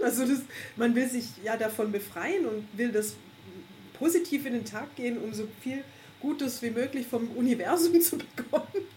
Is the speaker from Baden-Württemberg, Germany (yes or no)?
yes; Baden-Württemberg, Germany; Und Ulm, muss man wissen, ich komme aus der Nähe, mitten im Schwabenland.